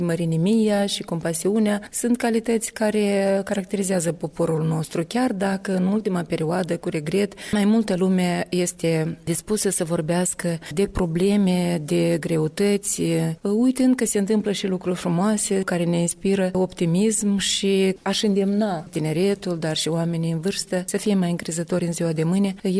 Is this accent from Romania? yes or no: no; Soroca District, Moldova; satul meu de Baștină, parcă în Răunul Soroca, satul încet, încet, mi-e trist să zic că moare